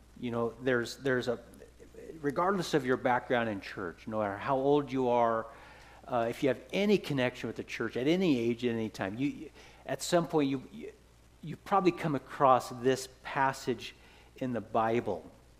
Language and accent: English; Dayton, Washington, United States; And that is, I was raised in Dayton, Washington. That's my home.